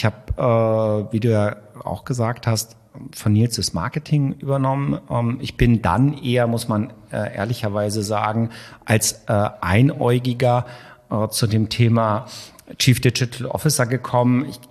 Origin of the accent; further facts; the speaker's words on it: Hanover, Lower Saxony, Germany; Jetzt komme ich aus Hannover